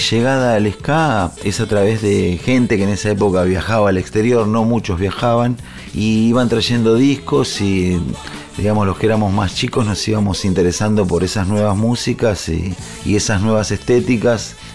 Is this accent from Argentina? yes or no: yes; Remedios de Escalada, Buenos Aires Province, Argentina; por el año 84 decido retornar a mi barrio natal, que es Remedio de Escalada